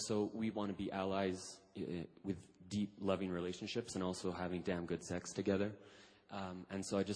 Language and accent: English; Ottawa, Ontario, Canada; I'm from Ottawa, Canada.